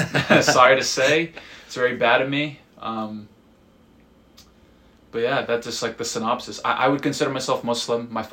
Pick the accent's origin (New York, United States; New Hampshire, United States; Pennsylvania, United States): New Hampshire, United States; Laconia; also born or lived in Dubai; I was not born here in the States, but I'm technically from Laconia, New Hampshire. It's like 30 minutes away. Grew up there, basically raised there. But I was born in Dubai